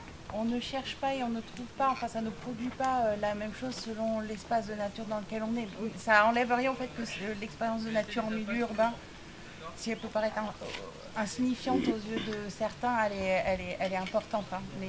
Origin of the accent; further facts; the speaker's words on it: Occitanie, France; Chez nous, en Lozère, souvent, les gens disent « Waouh, vous avez des paysages sauvages ». En fait, c'est hyper anthropisé.